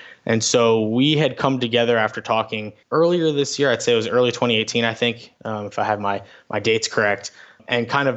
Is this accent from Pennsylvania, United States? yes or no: no; Florida, United States; I grew up in South Florida.